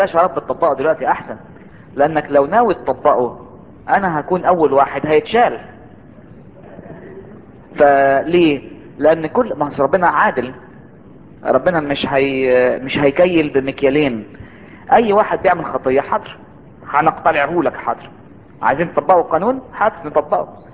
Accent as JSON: {"language": "Arabic", "country": "Egypt", "said": "دي اللي عندنا في مصر هنا رياح الخمسين دي"}